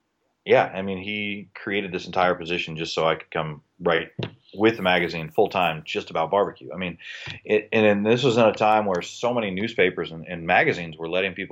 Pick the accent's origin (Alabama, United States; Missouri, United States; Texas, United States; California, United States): Texas, United States; Dallas; So yeah, I'm an architect from Dallas.